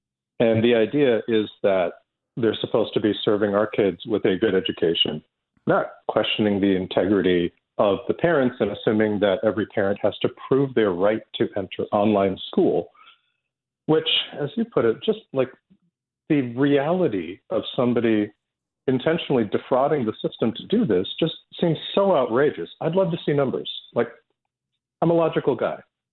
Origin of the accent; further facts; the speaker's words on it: Scarborough, Ontario, Canada; move out of Ajax and move into where I grew up in Scarborough.